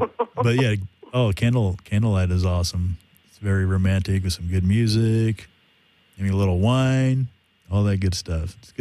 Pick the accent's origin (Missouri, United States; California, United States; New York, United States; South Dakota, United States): California, United States; Well, that was from Sonoma County, actually, my hometown.